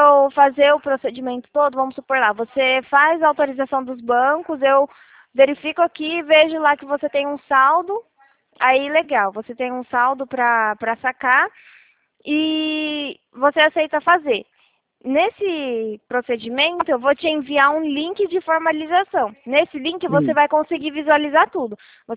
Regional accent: Presidente Prudente, São Paulo, Brazil; Não, não, eu sou de Presidente

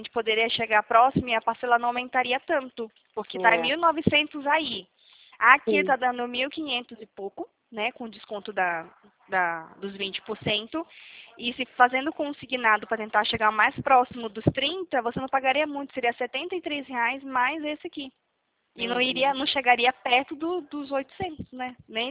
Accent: Belém, Pará, Brazil; porque eu não sou daqui, né? Eu sou de lá, do Pará, de Belém do Pará. Eu moro aqui tem 9 anos.

